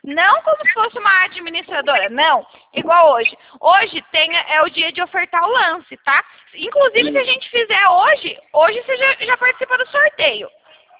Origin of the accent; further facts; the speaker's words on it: São Paulo, Brazil; Não, eu sou de São Paulo!